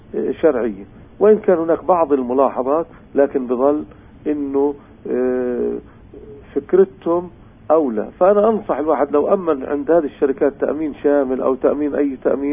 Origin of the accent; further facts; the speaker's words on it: Palestine; والحمد لله عندنا في فلسطين كل محافظة فيها مفتي